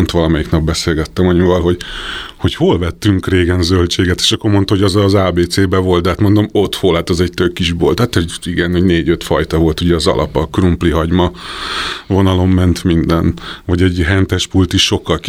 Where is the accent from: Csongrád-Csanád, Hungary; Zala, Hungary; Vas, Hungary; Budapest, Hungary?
Budapest, Hungary; Én budai gyerek vagyok